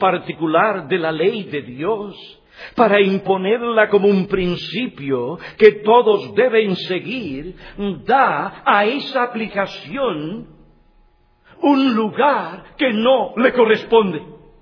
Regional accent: United States; Nuestra sociedad americana se caracteriza por el pragmatismo. Somos los americanos pragmáticos.

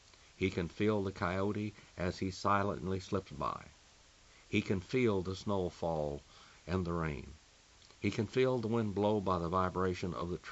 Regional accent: United States; I am Native American by birth. About 40 years ago, I had a great burden on my heart to help my Native American people.

